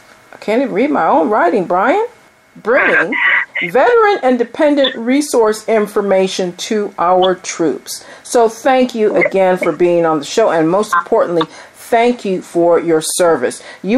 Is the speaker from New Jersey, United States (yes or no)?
yes; Fort Dix, New Jersey, United States; born there; I was born in Fort Dix, only lived there for 3 months.